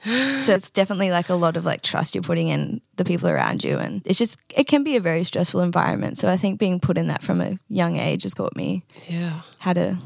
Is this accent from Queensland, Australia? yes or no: yes; Mackay, Queensland, Australia; now in Brisbane, Australia; I grew up in Mackay in North Queensland, and I moved to Brisbane in 2018